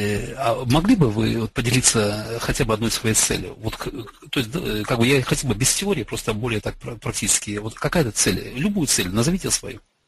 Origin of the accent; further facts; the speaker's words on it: Lviv, Lviv Oblast, Ukraine; Я родом с Украины, я родом из города Львова.